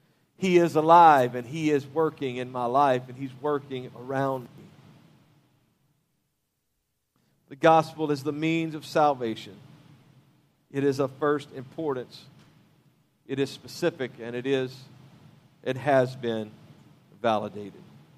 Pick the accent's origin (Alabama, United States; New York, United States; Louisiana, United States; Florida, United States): Louisiana, United States; I'm not sure if you understand that what I just said, because I'm from Louisiana.